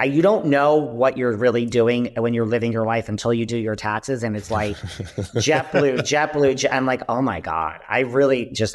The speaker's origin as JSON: {"language": "English", "region": "New York", "country": "United States", "lives_now": "Los Angeles, United States", "said": "and I'm from New York."}